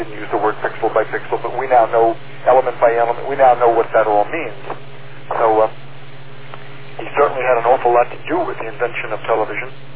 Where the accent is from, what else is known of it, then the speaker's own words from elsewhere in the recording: Middle Island, New York, United States; started doing television repair for the people in my hometown, which was Middle Island. I was the only repair person in the town.